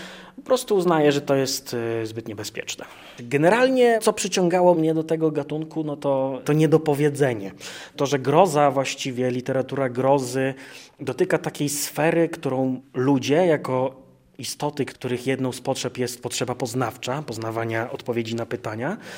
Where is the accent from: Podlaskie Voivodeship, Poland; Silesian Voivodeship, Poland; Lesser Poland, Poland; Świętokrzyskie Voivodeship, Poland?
Podlaskie Voivodeship, Poland; Suwałki; moved away as an adult; now in Gdańsk, Poland; Urodziłem się 20 kwietnia 1990 roku w Suwałkach. Wychowałem się w latach 90. na osiedlu Północ. Potem przeprowadziłem się na osiedle Hańcza, domów jednorodzinnych na południu Suwałk. Z Suwałkami jestem związany od urodzenia.